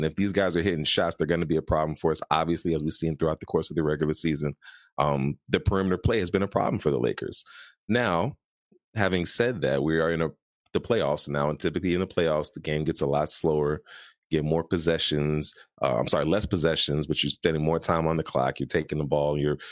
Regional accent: Chicago, Illinois, United States; You know, I'm from Chicago. We have a pick yourself up, buy your bootstraps if you have to, and get back to work mentality.

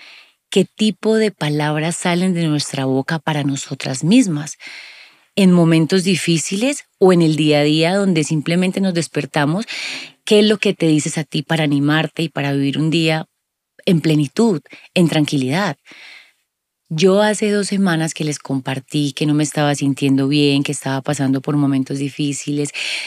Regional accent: Cali, Valle del Cauca, Colombia; Yo soy caleña

